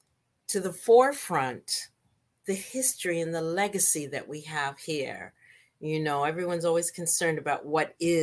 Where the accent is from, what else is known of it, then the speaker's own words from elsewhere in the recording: Canada; To bring us all together as Canadian Blacks in Dance